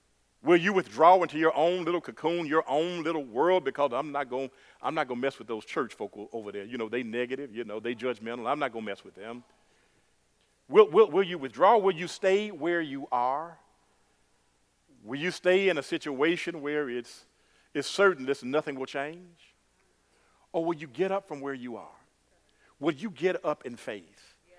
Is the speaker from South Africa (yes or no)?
no; the South, United States; I'm country. I'm from the South. I love it all.